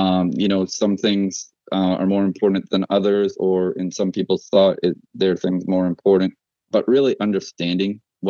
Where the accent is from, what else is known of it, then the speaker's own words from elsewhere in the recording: Maine, United States; I'm originally from Maine, very northern Maine, literally at the end of the Appalachian Trail. So not southern Canada. It was still in the U.S., but very close to the border.